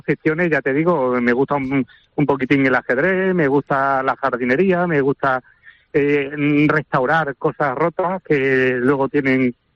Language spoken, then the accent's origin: Spanish; Extremadura, Spain; now in Burjassot, Spain; yo soy extremeño, por eso hay el acento ese que me ve, que me oyes.